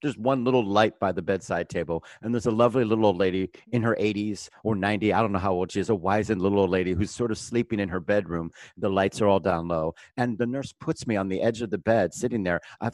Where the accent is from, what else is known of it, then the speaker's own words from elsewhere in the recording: Fort Lauderdale, Florida, United States; also born or lived in Bermuda / Pompano; I was born in Bermuda, and I grew up in Pompano and Fort Lauderdale, Florida.